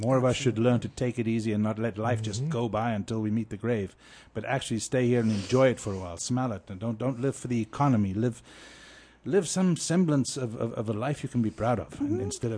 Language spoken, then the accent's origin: English; South Africa; growing up in South Africa, it was fun to get expert at slingshots